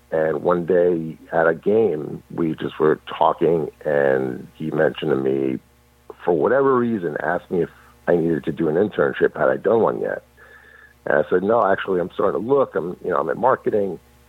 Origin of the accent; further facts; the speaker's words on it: New York, United States; So growing up in New York, obviously, you become a Cosmos fan.